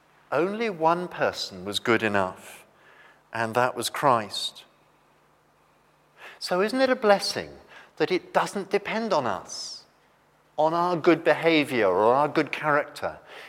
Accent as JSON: {"language": "English", "country": "United Kingdom", "said": "And being British, we tend to assume that that's the best way to be, sort of humble and modest."}